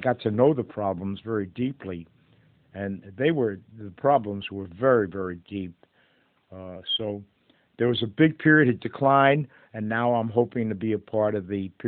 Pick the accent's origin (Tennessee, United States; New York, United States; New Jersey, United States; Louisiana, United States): New Jersey, United States; Newark; I was born in Newark and lived there until age 7, until my parents moved out when my father went bankrupt.